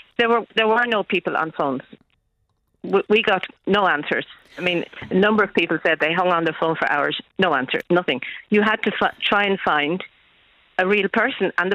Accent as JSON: {"language": "English", "town": "Dublin", "region": "Leinster", "country": "Ireland", "said": "I'm from Dublin."}